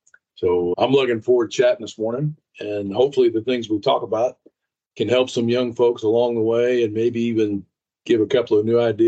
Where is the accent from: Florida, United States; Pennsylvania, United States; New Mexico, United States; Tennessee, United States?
New Mexico, United States; Silver City; So I grew up in a small mining town in southern New Mexico called Silver City.